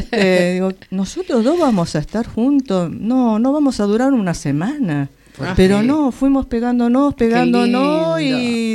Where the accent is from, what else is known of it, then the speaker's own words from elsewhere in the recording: Monte Grande, Buenos Aires Province, Argentina; born there; Nací en Monte Grande, en la provincia de Buenos Aires. Es ajá. la zona sur. Allí nací yo.